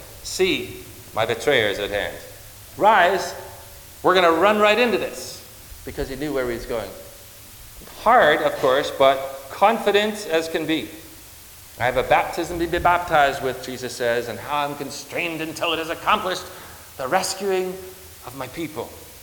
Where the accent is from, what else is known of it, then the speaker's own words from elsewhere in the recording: Connecticut, United States; You know, I grew up in Connecticut. Anybody from Connecticut?